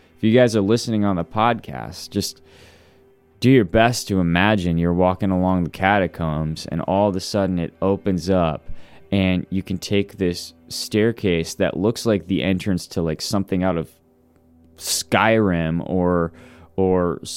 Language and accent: English; Missouri, United States; I've been deep in like caves and stuff a lot of times when I grew up in Missouri for the most part, and tons of caves in Missouri